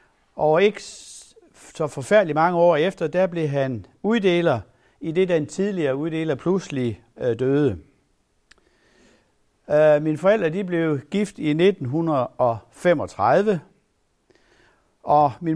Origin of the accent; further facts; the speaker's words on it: Kjellerup, Central Denmark Region, Denmark; born there; I 1947, der blev jeg født på Kællerup sygehus.